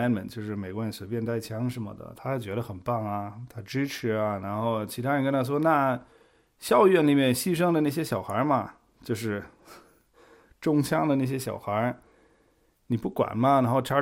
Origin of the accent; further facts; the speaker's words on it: Germany; Chinese is a second language; 就包括我作为一个德国人，